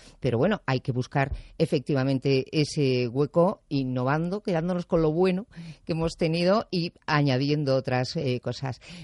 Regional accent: Bilbao, Basque Country, Spain; now in Madrid, Spain; Yo soy de Bilbao y llevo también un montón de años viviendo aquí.

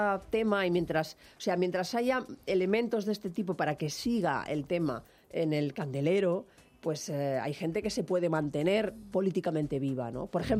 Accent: Catalonia, Spain; siendo tan catalanes como usted, que es mi caso, no pensamos como usted

